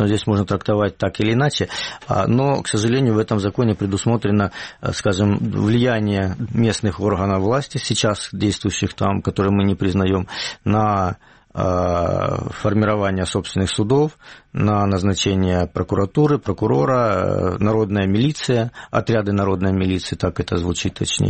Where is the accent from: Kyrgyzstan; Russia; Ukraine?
Ukraine; Donetsk, Donetsk Oblast; можно как дончанин, я против.